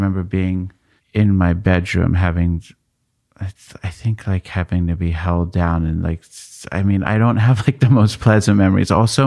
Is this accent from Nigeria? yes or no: no; London, United Kingdom; moved away; also born or lived in New York; that's how I remember growing up in London.